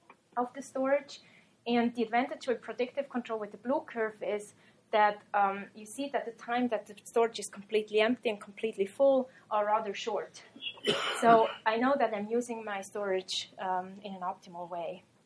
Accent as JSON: {"language": "English", "country": "Switzerland", "said": "from the country where I'm from Switzerland"}